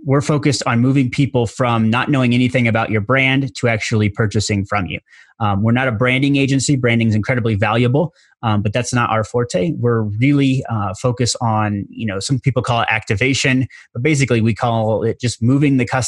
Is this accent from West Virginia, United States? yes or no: no; Indiana, United States; I'm from Indiana originally.